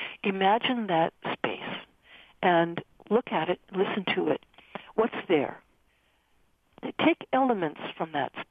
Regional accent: Southwest, United States; For me, it was a wall that looked like an adobe wall. Was brown. I grew up in the Southwest.

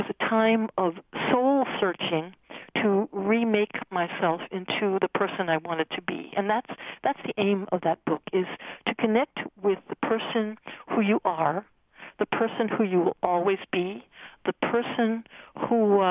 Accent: Southwest, United States; For me, it was a wall that looked like an adobe wall. Was brown. I grew up in the Southwest.

